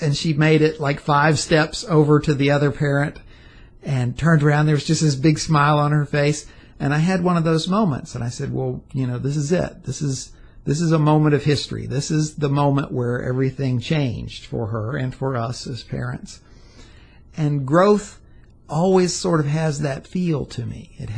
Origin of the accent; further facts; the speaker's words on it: the South, United States; I was a history major in college, and I grew up in the South